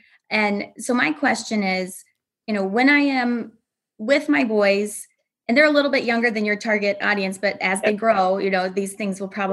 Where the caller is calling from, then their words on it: Aurora, Illinois, United States; Aurora, Illinois, a western suburb of Chicago.